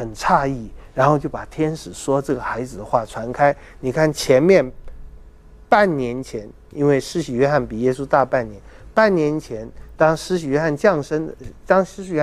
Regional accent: China; 这洁净日期其实就等于我们中国人说的坐月子一样。

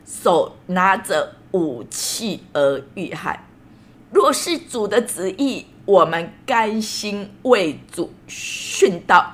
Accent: Taiwan; 我什么都不怕，我还怕跟他讲说我是台湾来的吗？

